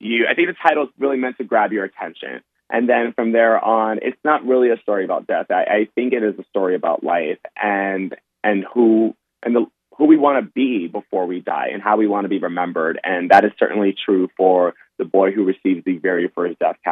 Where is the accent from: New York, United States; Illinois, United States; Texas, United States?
New York, United States; New York City; I'm from New York. I'm born and raised in the South Bronx, and I just love writing about New York.